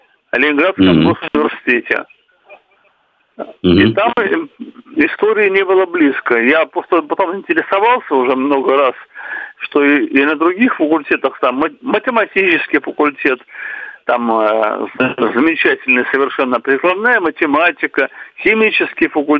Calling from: Saint Petersburg, Russia; Я звоню из Петербурга.

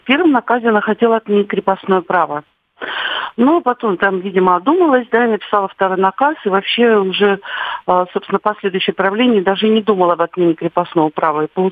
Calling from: Saint Petersburg, Russia; Добрый день, я из Санкт-Петербурга

